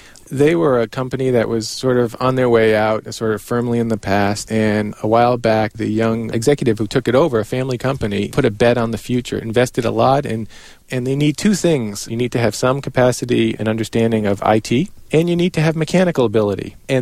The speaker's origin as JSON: {"language": "English", "town": "Fall River", "region": "Massachusetts", "country": "United States", "tie": "born or raised there", "said": "I mean, I grew up outside of Fall River, a textile capital of the world at one point."}